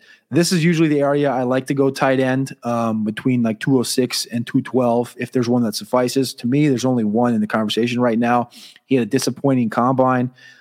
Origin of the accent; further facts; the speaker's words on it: Minnesota, United States; Growing up in Minnesota, I watched him ascend from a punt gunner